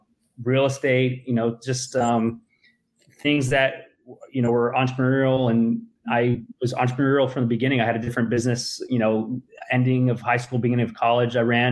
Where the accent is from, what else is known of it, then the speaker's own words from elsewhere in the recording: Los Angeles, California, United States; I'm sort of a boring, born and raised in LA, very rare breed. I grew up in the San Fernando Valley in Woodland Hills, the hottest part of the San Fernando Valley, I'd say.